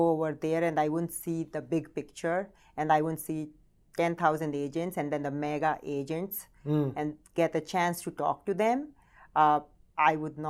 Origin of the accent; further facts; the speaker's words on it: India; English is a second language; Yes, of course I'm from India, mm-hmm. and I was in a small town in India